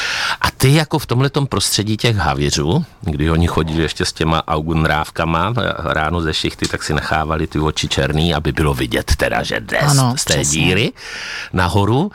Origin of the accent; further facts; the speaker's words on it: South Moravia, Czechia; Já to mám podobně, protože jsem taky Moravák, že jo, teda z té jižní části, takže tam jezdím strašně rád